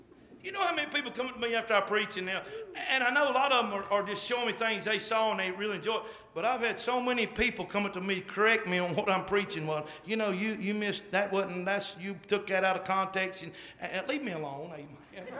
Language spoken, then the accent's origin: English; North Carolina, United States; because I'm from North Carolina.